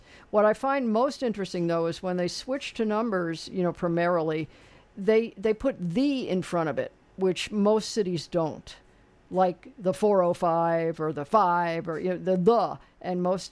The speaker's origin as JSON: {"language": "English", "town": "Los Angeles", "region": "California", "country": "United States", "said": "No, I'm from Los Angeles. I've lived throughout all of L.A., but I'm a big East L.A. fan."}